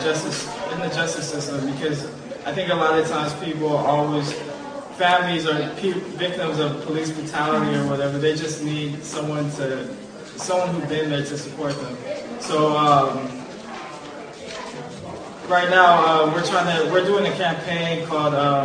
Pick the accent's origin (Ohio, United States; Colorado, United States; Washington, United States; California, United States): California, United States; San Francisco; now in Berkeley, United States; I work in the South Bay. I actually live in the East Bay. Okay. I live in Berkeley. But I was raised in Bayview.